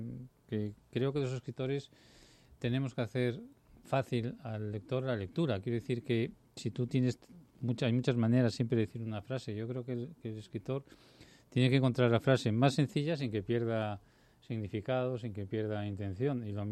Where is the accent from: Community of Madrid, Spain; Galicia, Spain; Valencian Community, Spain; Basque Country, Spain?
Community of Madrid, Spain; Madrid; y además yo soy madrileño, por lo tanto es la ciudad que yo conozco mejor